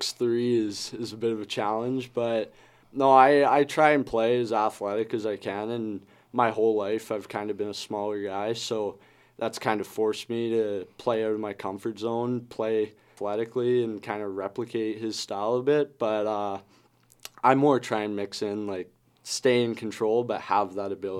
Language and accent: English; Calgary, Alberta, Canada; Just growing up in Calgary, he was kind of our hometown hero at the time when I was growing up.